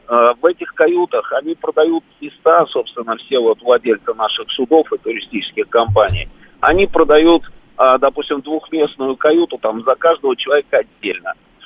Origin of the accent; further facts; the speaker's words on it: Dagestan, Russia; Хочу заступиться за Каспийское море, как уроженец, собственно, города, который стоял на берегу Каспийского моря и продолжает там стоять.